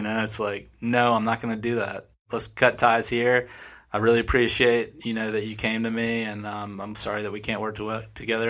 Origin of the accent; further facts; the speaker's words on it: Atlanta, Georgia, United States; I grew up in Atlanta, so I was always drawing and always playing outside and doing all the things that kids did back then without the cell phones and the computer screens and all that.